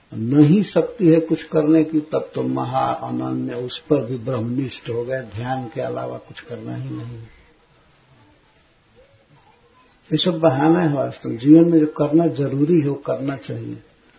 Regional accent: Bihar, India; हमारे यहां बिहार में सूर्य की पूजा का एक दिन है बहुत विशाल, जिसे छठ कहा जाता है।

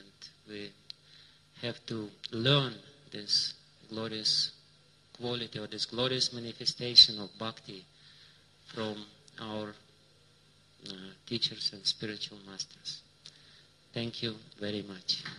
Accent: Russia; I know it because I'm coming from Russia. As they say in India, from Russia. So I'm from Russia.

